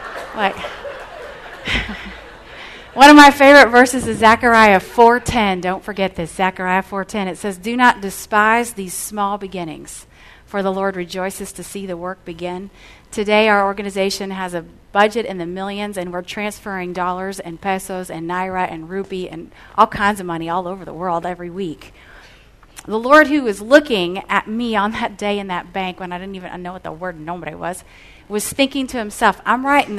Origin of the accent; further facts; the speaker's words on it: Cincinnati, Ohio, United States; I would always say I'm from Cincinnati, and my major is Campus Crusade for Christ.